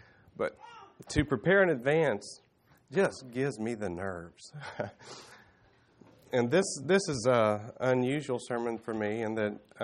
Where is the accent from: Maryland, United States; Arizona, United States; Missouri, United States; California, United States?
Missouri, United States; Independence; moved away as an adult; For those of you who don't know me, I grew up in Independence, Missouri, until I was about the age of 41, and then I moved off to Ohio and been living out there since.